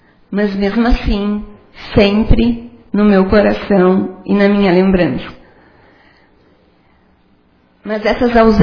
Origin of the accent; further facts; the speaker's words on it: Ajuricaba, Rio Grande do Sul, Brazil; moved away; also born or lived in Cruz Alta; eu quero repetir que eu nasci em Ajuricaba. E de lá eu fui sair para estudar em Cruz Alta.